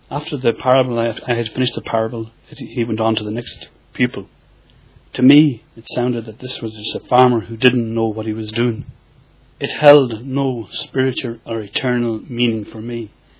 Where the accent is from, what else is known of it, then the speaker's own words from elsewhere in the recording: Achill Island, Connacht, Ireland; born there; I was born in Achill Island in County Mayo on the 24th of March 1953. Achill Island is situated off the west coast of Ireland and the west coast of Mayo.